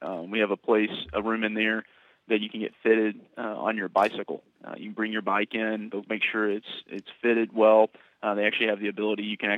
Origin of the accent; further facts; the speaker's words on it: Kentucky, United States; So I grew up in Western Kentucky. So I'm a transplant. We moved here 3 years ago, sort of in the middle of the pandemic.